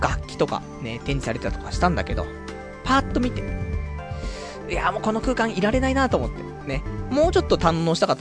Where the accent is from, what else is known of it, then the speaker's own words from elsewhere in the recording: Ikebukuro, Tokyo, Japan; 地元池袋に戻りね